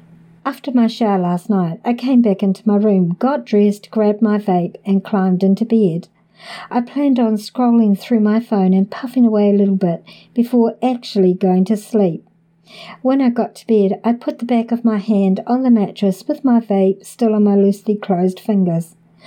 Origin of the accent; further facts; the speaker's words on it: Canada; now in Los Angeles, United States; I want to note that I am from Canada and the oldest in my family